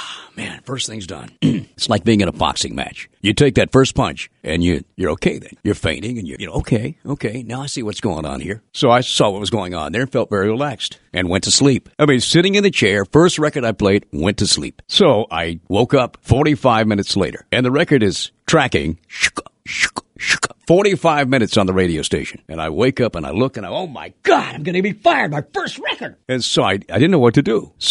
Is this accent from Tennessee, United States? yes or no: yes; Memphis, Tennessee, United States; I'm from Memphis originally, and I kind of liked being, a moderate star in my own hometown